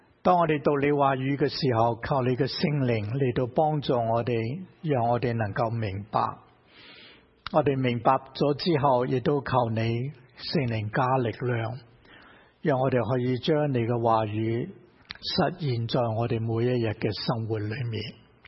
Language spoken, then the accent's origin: Cantonese; Hong Kong; now in United States; 我相信我们由香港来的大概都很熟悉这个的现象。